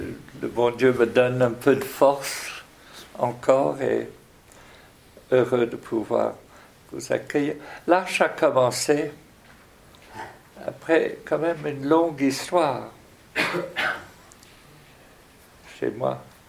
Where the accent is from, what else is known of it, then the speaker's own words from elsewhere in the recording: Hauts-de-France, France; Je suis Picard depuis 52 ans, donc dans ce village.